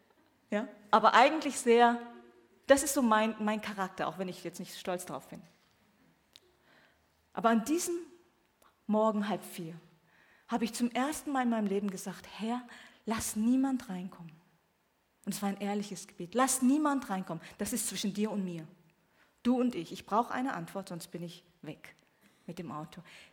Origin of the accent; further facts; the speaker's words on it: South Korea; ich komme aus Korea, wo viele, viele Gemeinden, große Gemeinden, dynamische Gemeinden, missionarische Gemeinden existieren und existiert haben